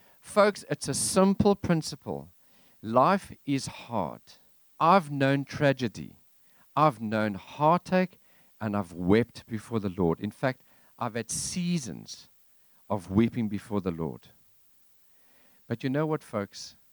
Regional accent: South Africa; Now this, I mean, I'm South African. This means nothing to me.

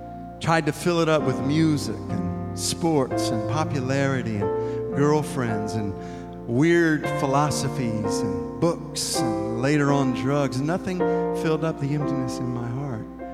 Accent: Natchez, Mississippi, United States; I grew up in Natchez, Mississippi, a little town right on the Mississippi River, way down south.

